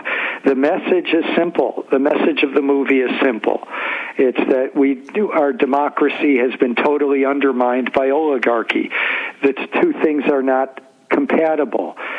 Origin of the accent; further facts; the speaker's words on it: Detroit, Michigan, United States; I grew up in Detroit, Michigan, where we had a powerful United Auto Workers union.